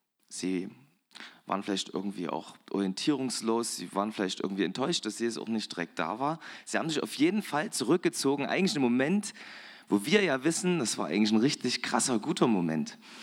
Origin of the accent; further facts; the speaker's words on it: Dittersdorf, Saxony, Germany; Ich komme auch aus dem Erzgebirge. Dittersdorf, ich weiß nicht, ob ihr es kennt bei Zschopau. Genau, da komme ich ursprünglich her